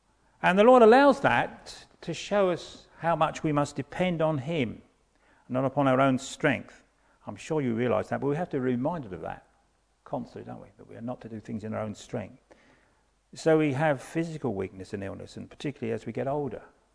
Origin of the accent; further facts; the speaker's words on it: England, United Kingdom; You know, we're English, we're British and so on.